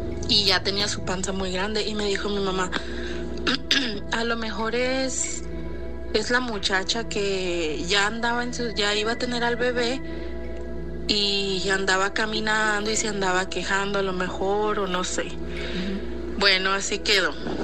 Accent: San Luis Río Colorado, Sonora, Mexico; soy de San Luis Río Colorado, Sonora.

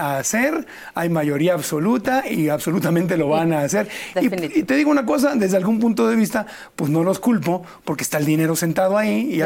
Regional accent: Tlalnepantla, State of Mexico, Mexico; Soy de Tlanepantla, suena raro.

